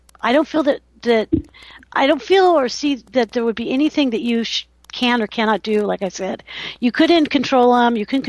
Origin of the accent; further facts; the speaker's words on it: California, United States; Hello, California. Are you there? My hometown. Where are they? Hello. I know. You know our Californians.